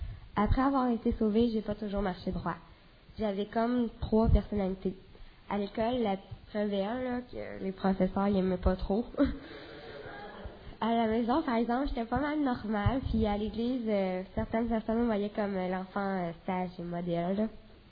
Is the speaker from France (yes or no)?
no; Saint-Blaise, Quebec, Canada; born there; j'ai 13 ans. Moi, je suis née à Saint-Blaise, proche de Saint-Jean-sur-Richelieu.